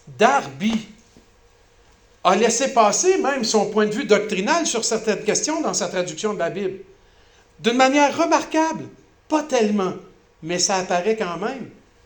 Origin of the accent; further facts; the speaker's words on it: Quebec, Canada; quand je prêche, chez nous au Québec, par exemple